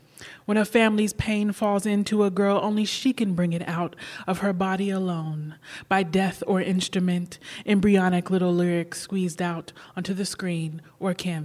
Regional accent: Kentucky, United States; So I grew up outside of Churchill Downs where they run the Kentucky Derby, but I grew up stable side, which was like a whole hustle culture back there.

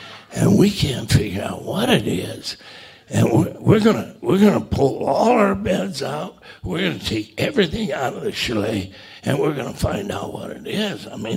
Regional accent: Waterloo, Iowa, United States; I'm from Waterloo, Iowa.

